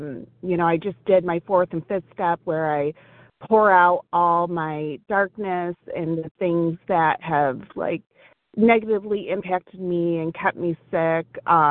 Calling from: Michigan, United States; from Michigan.

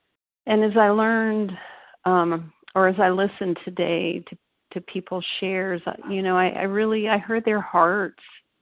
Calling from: Raleigh, North Carolina, United States; I live near Raleigh, North Carolina.

